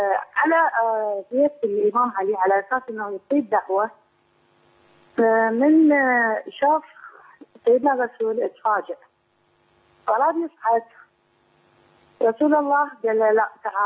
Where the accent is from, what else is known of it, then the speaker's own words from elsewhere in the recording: Iraq; أنا من العراق.